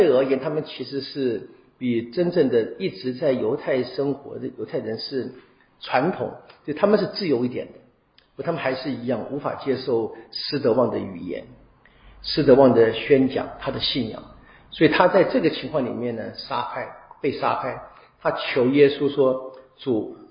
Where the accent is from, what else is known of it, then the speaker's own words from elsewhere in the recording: Taiwan; now in United States; 像我们台湾人在美国